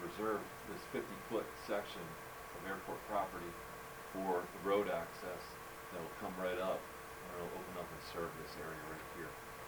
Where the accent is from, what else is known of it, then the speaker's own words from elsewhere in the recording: New Jersey, United States; I grew up in New Jersey. They have good subs.